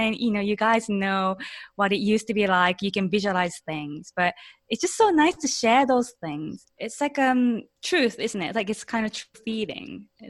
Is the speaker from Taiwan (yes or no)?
no; Japan; English is a second language; I grew up in Japan mostly